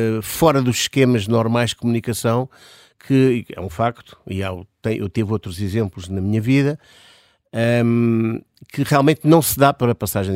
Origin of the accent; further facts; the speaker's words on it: Portugal; Porque eu sou português, vivo em Portugal.